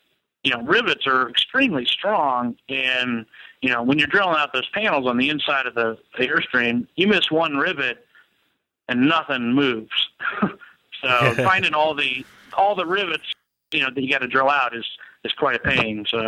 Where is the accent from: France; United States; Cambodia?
United States; Lima, Ohio; now in Cincinnati, United States; I grew up in Lima, which is real close to Jackson Center.